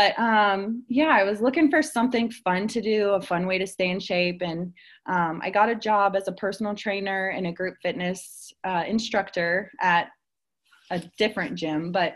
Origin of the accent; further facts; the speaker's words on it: Cincinnati, Ohio, United States; also born or lived in Dayton, United States; Like she said, I'm originally from Cincinnati, Ohio. Kind of lived a little bit of everywhere now. I went to school at the University of Cincinnati.